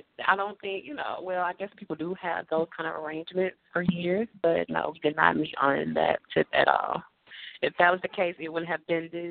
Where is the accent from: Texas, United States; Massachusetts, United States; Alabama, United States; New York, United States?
Alabama, United States; Montgomery; I'm from Montgomery, Alabama.